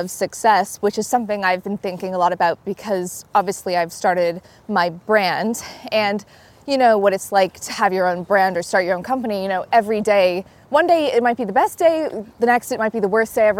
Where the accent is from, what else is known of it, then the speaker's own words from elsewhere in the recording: Canada; moved away; I'm originally from Canada